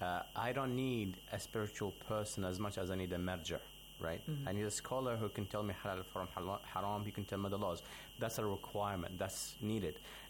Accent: Australia; I'm from Australia, but originally my parents are Arabs, so alhamdulillah, I got the blood in me. And I'm almost 8 years in the seminary of Qom as well.

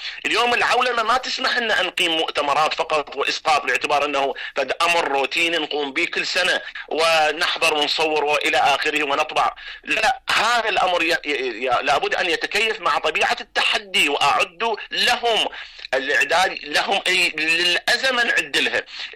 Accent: Iraq

